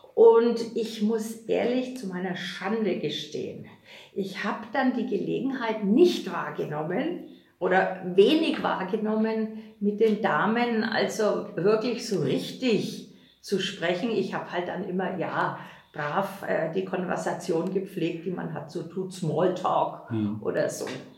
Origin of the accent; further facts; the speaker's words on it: Fürth, Bavaria, Germany; Ich bin Anfang der 50er geboren und wir sind einfach hier in Fürth mit den Amerikanern aufgewachsen.